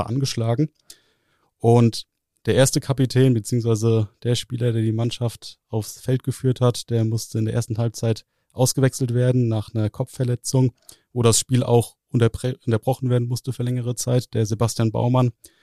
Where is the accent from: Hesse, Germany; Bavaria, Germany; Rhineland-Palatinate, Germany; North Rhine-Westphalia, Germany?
Rhineland-Palatinate, Germany; Bad Kreuznach; born there; aber ich als gebürtiger Bad Kreuznacher muss da jetzt mal so ein bisschen Lokalpatriotismus und Flagge zeigen